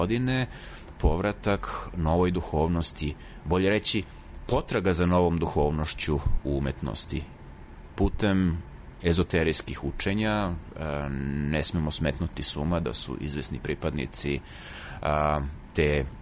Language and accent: Serbian; Belgrade, Serbia; moved away as an adult; now in Vienna, Austria; odrastao sam na Zvezdari, ranih 90-ih sam u Beogradu počeo da studiram istoriju umetnosti, da bih sredinom 90-ih podelio sudbinu mnogih svojih vršnjaka tako što sam napustio ovu zemlju